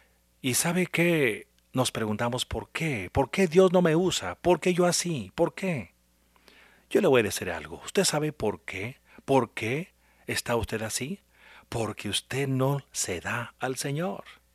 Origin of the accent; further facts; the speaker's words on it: Illinois, United States; born there; senador del estado de Illinois, donde yo nací